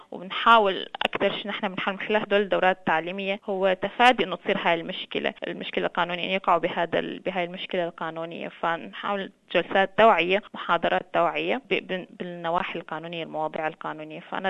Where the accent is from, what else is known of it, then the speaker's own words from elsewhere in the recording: Syria; أنا من سوريا